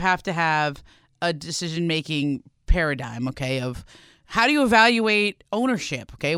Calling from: Arleta, California, United States

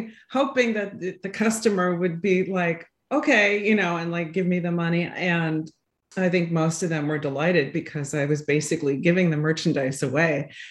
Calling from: Manhasset, New York, United States

